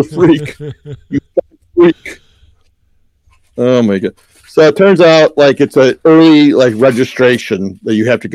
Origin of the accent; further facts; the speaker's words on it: New York, United States; I go by instincts. I'm from New York. And that's how we do it, by instincts.